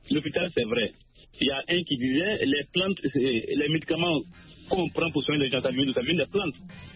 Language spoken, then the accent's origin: French; Bobo-Dioulasso, Hauts-Bassins, Burkina Faso; now in Abidjan, Côte d'Ivoire; Je suis à Abidjan, mais je suis un natif de Bobo.